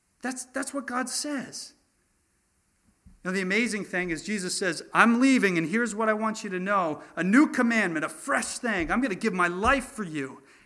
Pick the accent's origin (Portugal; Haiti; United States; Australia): United States; Philadelphia, Pennsylvania; I come from Philadelphia.